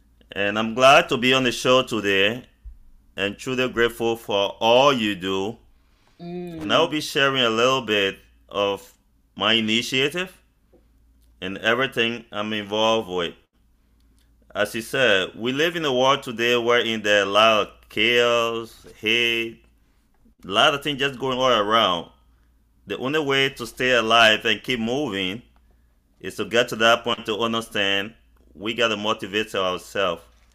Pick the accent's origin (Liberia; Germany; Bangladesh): Liberia; I'm from Liberia, West Africa.